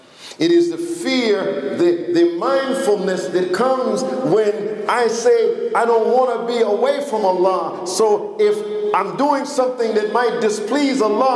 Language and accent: English; Brooklyn, New York, United States; I grew up in Brooklyn, I grew up raised in a church, I'm a black American, no doubt.